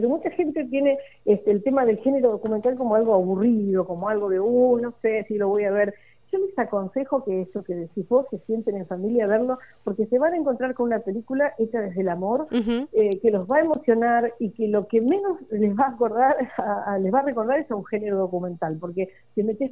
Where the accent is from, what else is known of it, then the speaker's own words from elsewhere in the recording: Rosario, Santa Fe, Argentina; Yo, insisto, soy de Rosario